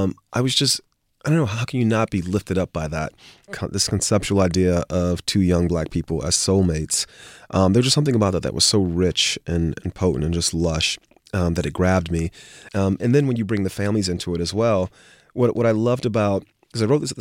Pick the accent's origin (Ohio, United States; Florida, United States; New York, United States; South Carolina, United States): Florida, United States; Miami; my hometown of Miami, Liberty City.